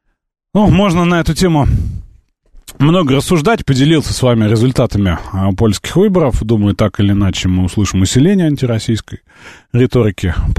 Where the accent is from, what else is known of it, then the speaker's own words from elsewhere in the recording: Moscow, Russia; ездом с Москвы, а ездом с России, это по-польски, я из России, я из Москвы.